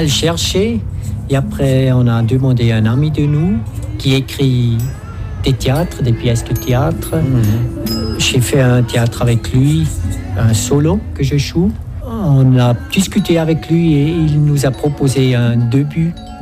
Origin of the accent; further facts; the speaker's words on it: Switzerland; first language Swiss German; French is a second language; Oui, moi, sûrement, parce que c'est pas ma langue maternelle, alors je dois être plus attentif en jouant, parce qu'en suisse allemand, je pense, je rêve, je fais tout, c'est facile.